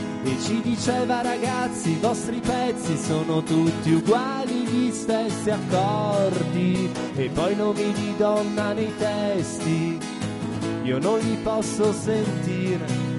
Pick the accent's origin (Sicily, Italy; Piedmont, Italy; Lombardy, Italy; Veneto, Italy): Piedmont, Italy; Turin; vengo da Torino